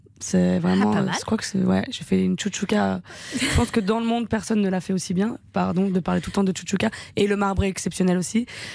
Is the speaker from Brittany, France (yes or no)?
no; Vitry-sur-Seine, Île-de-France, France; also born or lived in Paris; j'ai 34 ans, je suis née à Paris 4e à l'Hôtel Dieu, j'ai grandi à Vitry-sur-Seine à partir de mes 1 an.